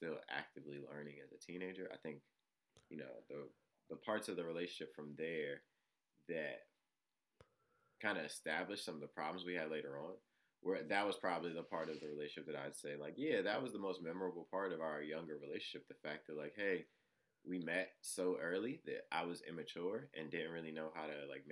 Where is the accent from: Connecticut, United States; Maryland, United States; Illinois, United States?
Maryland, United States; Baltimore; I was like literally 15-year-old young man growing up in Baltimore